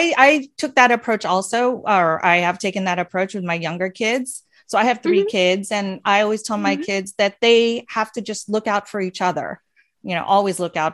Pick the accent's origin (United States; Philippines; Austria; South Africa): Philippines; I mean, I can understand, because I'm Filipino